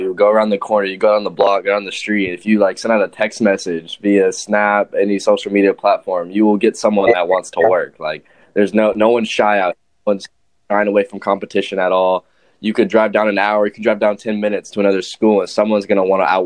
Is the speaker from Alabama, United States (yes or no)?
no; Las Vegas, Nevada, United States; I was born and raised in Vegas. I'm currently in Lompoc, California right now, living it up.